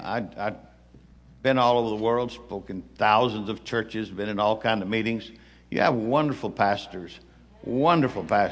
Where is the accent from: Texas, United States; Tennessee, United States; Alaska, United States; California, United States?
Texas, United States; Fort Worth; Now, I'm down from Fort Worth, Texas, and we talk a little slower.